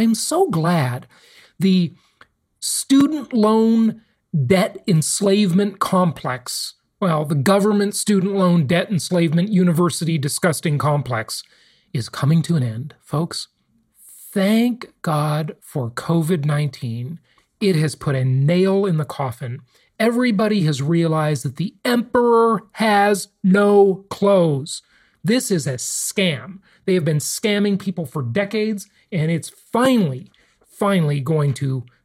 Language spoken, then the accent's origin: English; Los Angeles, California, United States; And I used to ride my bike all over Los Angeles, like miles and miles and miles away from my home.